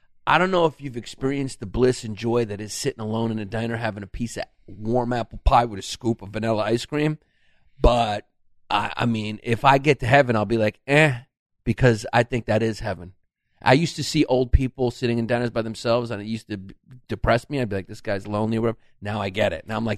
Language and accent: English; Brooklyn, New York, United States; Brooklyn, New York. I'm a Brooklyn kid.